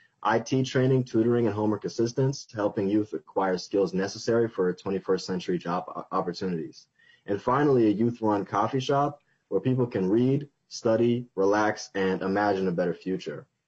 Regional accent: Minneapolis, Minnesota, United States; I'm 22 years old, and I grew up in the Longfellow neighborhood, four blocks away from the 3rd Precinct, and I graduated from South High School in 2016.

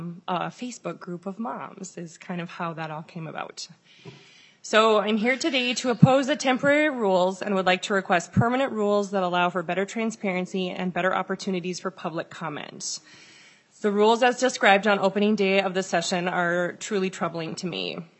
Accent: Lino Lakes, Minnesota, United States; accent: Iron Range; I'm from District 38A in Lino Lakes. Although when you listen to me talk, you will definitely hear the long O that comes from the Iron Range.

